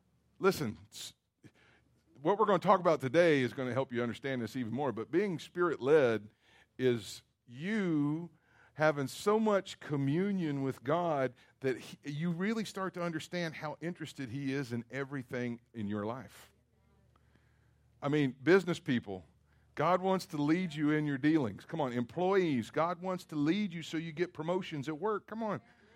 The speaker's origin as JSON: {"language": "English", "region": "Kentucky", "country": "United States", "tie": "born or raised there", "said": "now I grew up in Kentucky where, you know, I know they say Ocala is the horse capital of the world."}